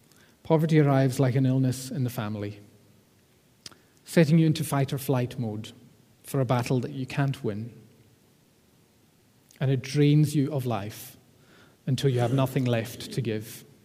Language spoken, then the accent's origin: English; Stornoway, Scotland, United Kingdom; now in Glasgow, United Kingdom; I am from Stornoway originally, but I've been living in Glasgow for the last 15 years.